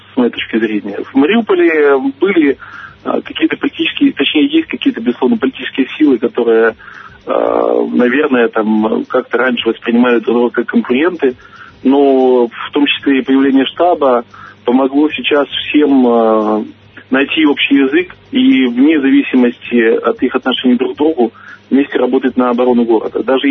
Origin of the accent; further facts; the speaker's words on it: Saint Petersburg, Russia; А я сам из Петербурга, и, знаете, мой русский язык как бы немножко тоже отличается от местного русского языка.